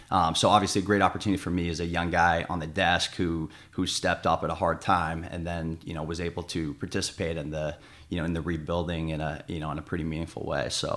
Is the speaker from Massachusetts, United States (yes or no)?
yes; Boston, Massachusetts, United States; moved away as an adult; So I grew up in the Boston area originally, and then went to college out in the Midwest, which is where I met my wife.